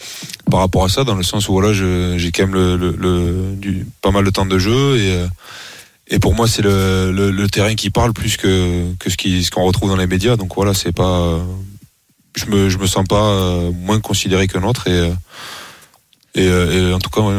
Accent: Toulouse, Occitanie, France; born there; Je suis né à Toulouse même.

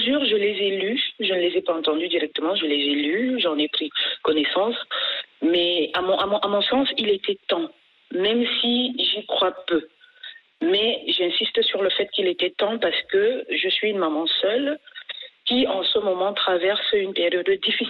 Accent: France; Je suis d'origine africaine. Je suis française d'origine africaine. J'ai la chance de jouir justement de ces deux cultures, c'est-à-dire celle de mes origines et celle de ma terre d'accueil.

